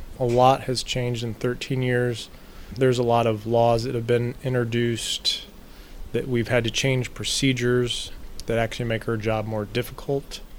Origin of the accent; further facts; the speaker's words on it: Waterloo, Iowa, United States; now in Panora, United States; I'm actually from Waterloo. That's where I'm from. I lived there for approximately 23, 24 years.